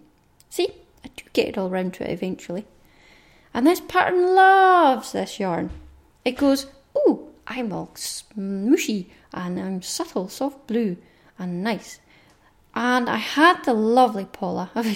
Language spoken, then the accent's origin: English; Scotland, United Kingdom; she loves all things Scottish, I am Scottish.